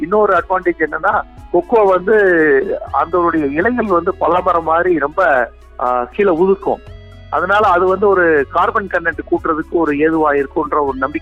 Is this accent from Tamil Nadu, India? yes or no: yes; Govindanagaram, Tamil Nadu, India; என்னுடைய சொந்த ஊர் வந்து கோவிந்த நகரம் என்று தேனி டிஸ்ட்ரிக்டில் உள்ளது.